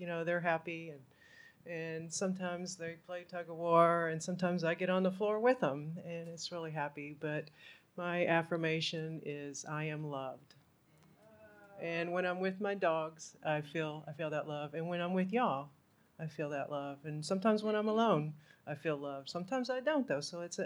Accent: Austin, Texas, United States; Compulsive Eater. I'm from Austin, Texas. Glad to be here.

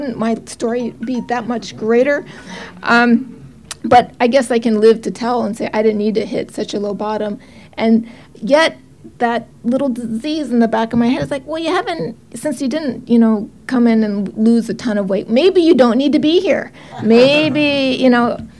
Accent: Oregon, United States; I'm from Oregon.

